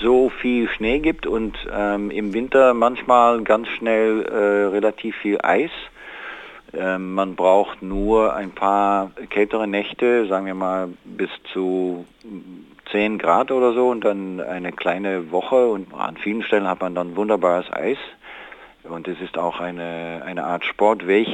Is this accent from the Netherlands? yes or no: yes; Netherlands; German is a second language; Das verstehen wir als Holländer eigentlich kaum.